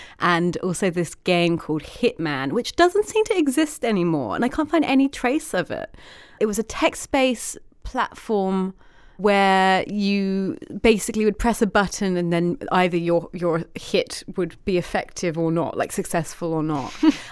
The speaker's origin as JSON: {"language": "English", "country": "New Zealand", "said": "I'm 15 from New Zealand"}